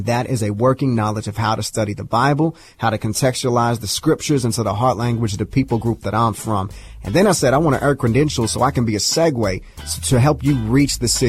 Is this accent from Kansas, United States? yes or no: yes; Kansas City, Kansas, United States; he allowed for me to be born in Wyandotte County, Kansas City, Kansas. It was in the middle of the hood. That's where I was born and raised.